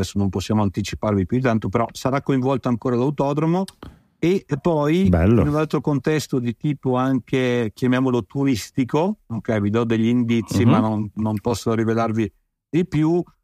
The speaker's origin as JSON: {"language": "Italian", "town": "Vicenza", "region": "Veneto", "country": "Italy", "said": "io sono vicentino pure, l'ho conosciuto"}